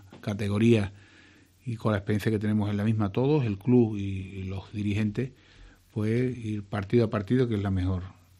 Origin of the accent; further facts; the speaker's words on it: Seville, Andalusia, Spain; Soy sevillano y andaluz, y efectivamente.